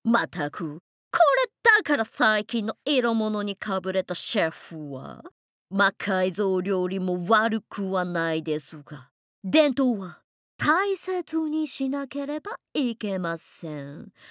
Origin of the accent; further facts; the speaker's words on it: United States; 私アメリカ人。